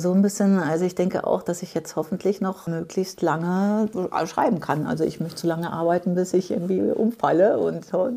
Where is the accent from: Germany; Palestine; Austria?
Germany; Baden-Württemberg; eigentlich komme ich auch man sagt auch offiziell Badisch-Sibirien in Baden-Württemberg, weil da halt nichts los ist. Das ist so das Bermuda-Dreieck zwischen Heilbronn, Heidelberg, Würzburg.